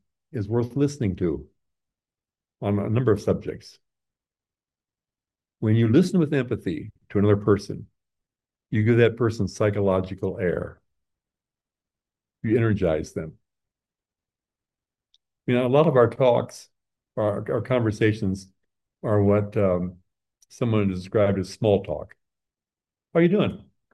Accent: Midwest, United States; why was that so difficult in the culture I grew up in the Midwest?

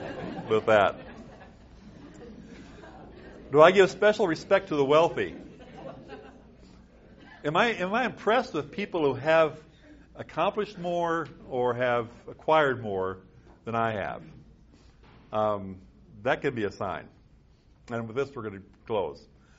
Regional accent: Midwest, United States; This is, listen, I grew up in the Midwest, Norwegian, German, Northern European stock.

